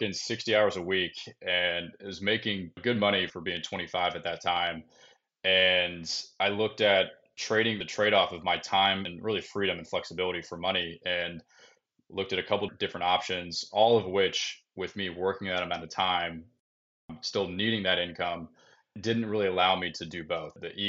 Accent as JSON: {"language": "English", "town": "Orlando", "region": "Florida", "country": "United States", "tie": "born or raised there", "said": "Born and raised in Orlando, Florida. I tried to get out quite a few times, but just kept coming back, work and school and everything kept me here."}